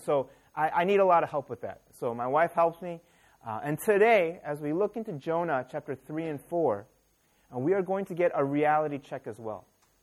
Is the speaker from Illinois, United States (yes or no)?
yes; Chicago, Illinois, United States; I was fortunate enough to live, as a kid, growing up in Chicago with some of the best players that we've ever had in history.